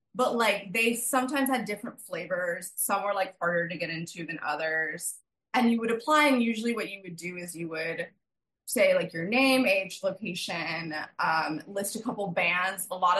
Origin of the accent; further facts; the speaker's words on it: Indiana, United States; I grew up in Indiana as well, so like popular, it has a certain look, like a certain style.